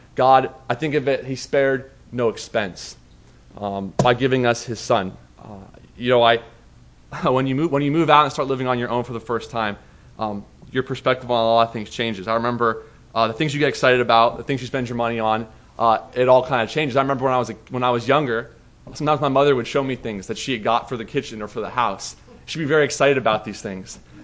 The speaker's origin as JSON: {"language": "English", "region": "Scotland", "country": "United Kingdom", "said": "We're Scottish, and Scottish are known to be cheap, so maybe that's why."}